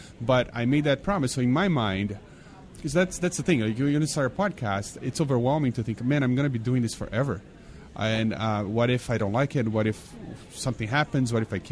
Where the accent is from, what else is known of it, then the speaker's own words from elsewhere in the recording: Brazil; when I was growing up in Brazil, Everybody drove a VW Bug.